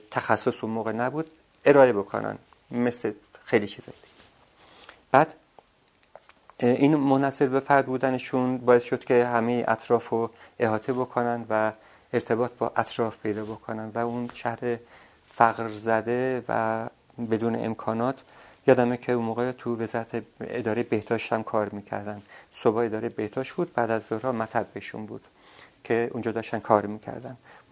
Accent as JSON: {"language": "Persian", "town": "Ardabil", "region": "Ardabil Province", "country": "Iran", "tie": "born or raised there", "said": "یادمه کودکیم اینجوری بود. سرمایه بسیار بسیار شدید اردبیل یادمه"}